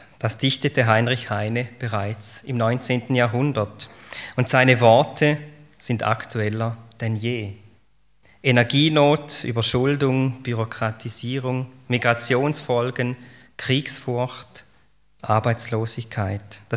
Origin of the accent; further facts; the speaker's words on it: Switzerland; Da halte ich mich als Schweizer sowieso raus.